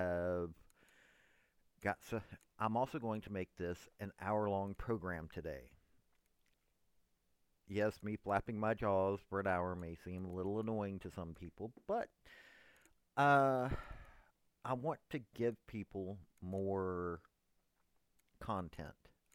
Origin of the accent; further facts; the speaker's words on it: Tennessee, United States; I'm from Tennessee. We had Pat Head Summit.